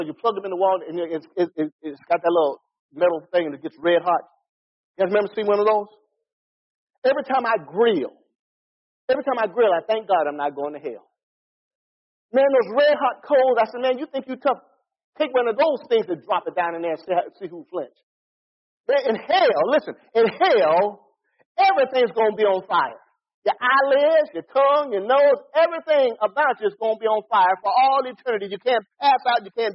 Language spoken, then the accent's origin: English; Pensacola, Florida, United States; I grew up in Pensacola, Florida. We had bullies and gangs during that time.